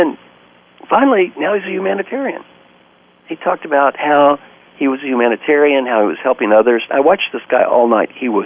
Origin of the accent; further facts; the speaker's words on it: Valley Station, Kentucky, United States; I said, I'm from Valley Station, Kentucky. I thought the F word was the adjective that preceded all nouns.